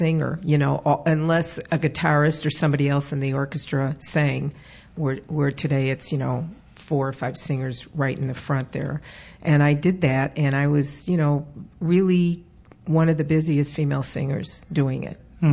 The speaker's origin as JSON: {"language": "English", "town": "Glencoe", "region": "Illinois", "country": "United States", "tie": "born or raised there", "said": "I grew up in Glencoe, Illinois, but Chicago."}